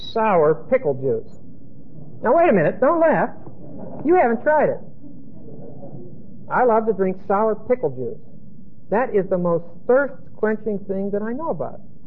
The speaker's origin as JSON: {"language": "English", "town": "Pittsburgh", "region": "Pennsylvania", "country": "United States", "tie": "born or raised there", "said": "Heinz genuine dill pickles are aged in wooden vats in Pittsburgh, my hometown."}